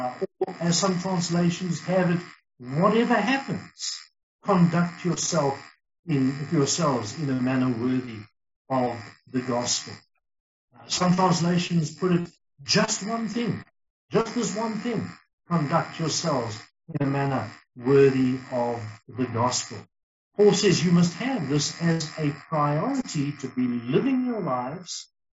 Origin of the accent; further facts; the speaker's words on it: South Africa; we are from South Africa.